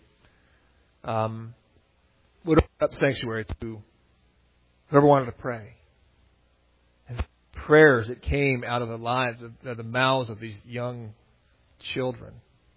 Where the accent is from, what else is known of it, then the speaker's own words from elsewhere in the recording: San Diego, California, United States; I'm from the beach. I grew up in San Diego.